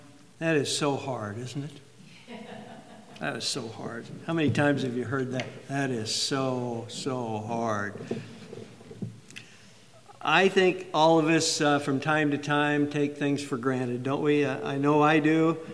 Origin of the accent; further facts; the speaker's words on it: Iowa, United States; moved away as an adult; also born or lived in Yakima, Washington; You may recall that I was born in Iowa and in the flatlands and cornfields of central Iowa and was raised there. But when I moved to Yakima, Washington, when I was 23 years old